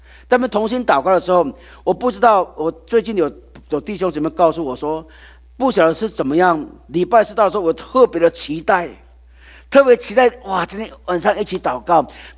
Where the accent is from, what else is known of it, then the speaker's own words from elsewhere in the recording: Taiwan; 就像我在很小的时候，我在乡下长大，小时候并没有自来水。我想从台湾来的这些大概比我大一点的人，